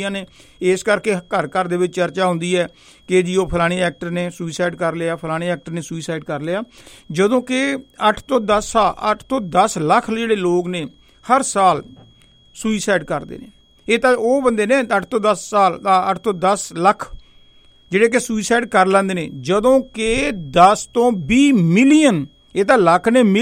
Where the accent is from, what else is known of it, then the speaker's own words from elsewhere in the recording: Barnala, Punjab, India; ਮੈਂ ਵੀ ਬਰਨਾਲੇ ਤੋਂ ਹਾਂ